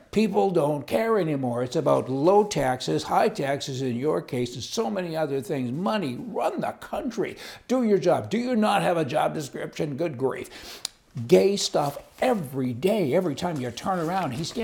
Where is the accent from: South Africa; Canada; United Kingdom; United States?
Canada; I'm Canadian. I'm embarrassed.